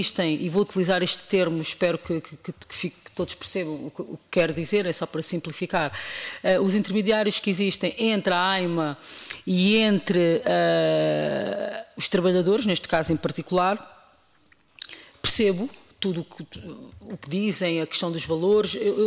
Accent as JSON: {"language": "Portuguese", "country": "Portugal", "said": "nos deve orgulhar a todos, enquanto portugueses"}